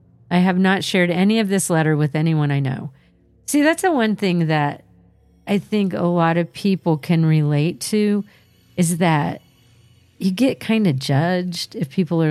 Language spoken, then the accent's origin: English; South Africa; I am from South Africa, and I am an environmental scientist and musician.